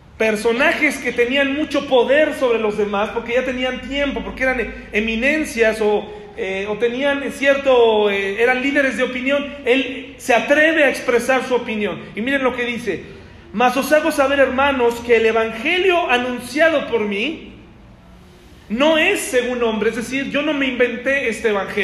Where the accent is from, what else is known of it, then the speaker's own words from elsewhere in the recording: Mexico; soy gentil, soy mexicano.